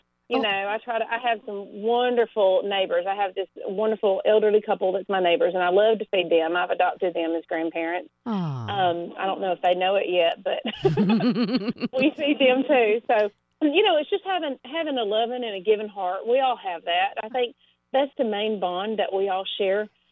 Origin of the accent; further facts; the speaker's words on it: the South, United States; I think as a Southerner, we naturally tend to overcook.